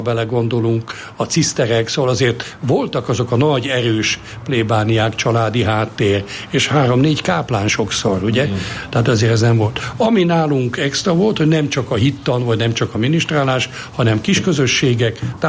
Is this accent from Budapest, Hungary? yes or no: yes; Budapest, Hungary; Én ezekben, a Mátyás templomnál nőttem föl